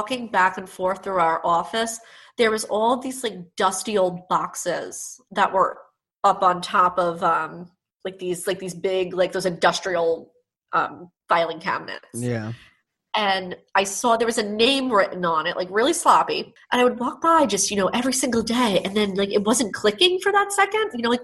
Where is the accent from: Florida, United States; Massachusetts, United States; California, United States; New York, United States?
New York, United States; I remember it from growing up in Nassau County.